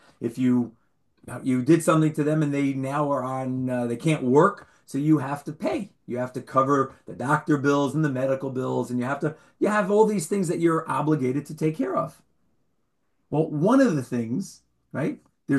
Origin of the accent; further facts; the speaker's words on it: New York, United States; I grew up in New York. Well, I never grew up, but my formative years were in New York, and it bothered me.